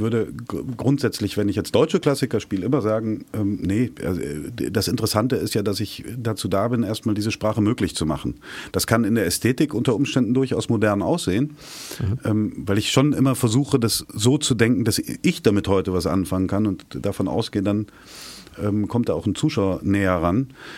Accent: Germany; da haben wir vielleicht sogar den Vorteil als Deutsche

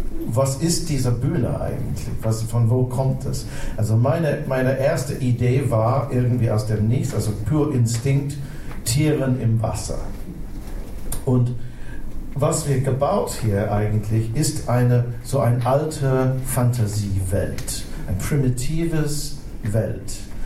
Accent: England, United Kingdom; German is a second language; nicht auch als Engländer kann ich sagen, nicht Monarch ist wichtig.

